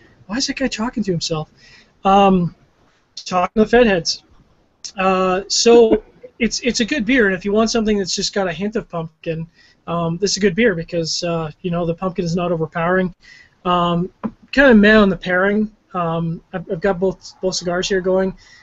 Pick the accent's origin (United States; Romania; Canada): Canada; I know I'm Canadian